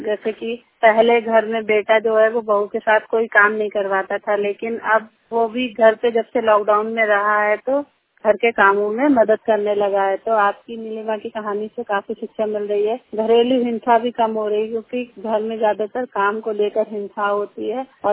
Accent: Laturi, India; और मैं ग्राम लटूरी की रहने वाली हूँ।

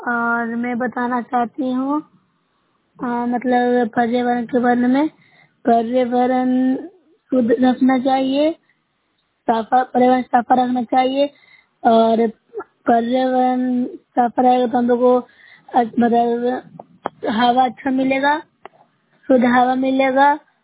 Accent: Bihar, India; मैं नुरसा ब्लॉक से हूँ, जिला नालंदा की निवासी हूँ।

